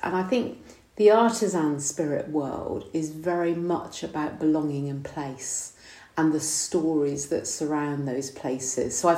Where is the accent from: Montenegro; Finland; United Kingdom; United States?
United Kingdom; Alliford, South West England; So I was brought up near Minehead, a little village called Alliford. Moved up onto the Quantocks about 20 years ago when I met my current partner.